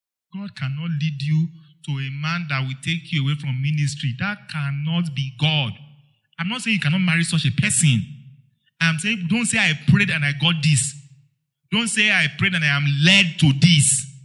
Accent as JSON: {"language": "English", "region": "Taraba", "country": "Nigeria", "moved": "as an adult", "lives_now": "Lagos, Nigeria", "said": "since I got to the land of Lagos, I came from Taraba State, I went to Lagos."}